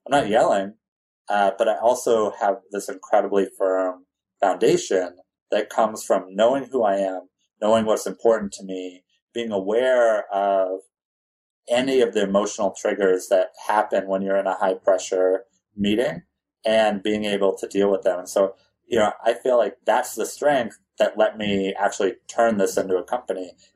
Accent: California, United States; I grew up in California.

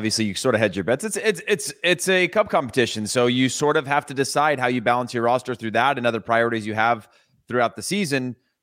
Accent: California, United States; I grew up in the Central Valley

